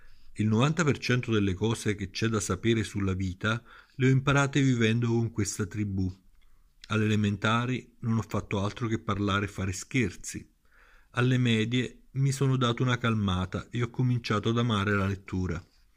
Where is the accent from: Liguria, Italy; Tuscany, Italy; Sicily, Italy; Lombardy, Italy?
Sicily, Italy; Palermo; Sono nato a Palermo in una torrida notte di maggio e le prime cose che ho visto e sentito sono i colori e i profumi esasperati della mia città e terra, Palermo e la Sicilia.